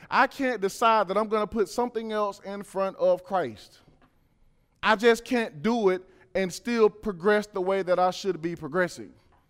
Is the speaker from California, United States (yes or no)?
no; Georgia, United States; You know, when I was born and raised in Georgia, we would drive and it'd be acres and acres and acres of cornfields.